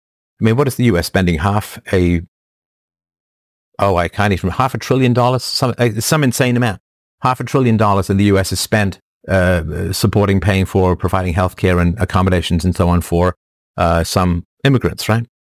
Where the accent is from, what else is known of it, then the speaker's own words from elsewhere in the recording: England, United Kingdom; when I grew up in England, from the age of 4 or 5 onwards, I went on buses.